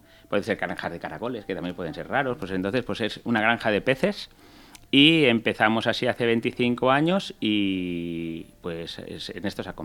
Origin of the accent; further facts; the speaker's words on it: Valencia, Valencian Community, Spain; simplemente soy de aquí de Valencia. Parle Valencia si lo necesitas.